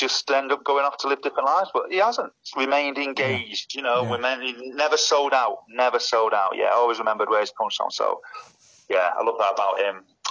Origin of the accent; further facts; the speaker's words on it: Manchester, North West England, United Kingdom; You know, I'm from Manchester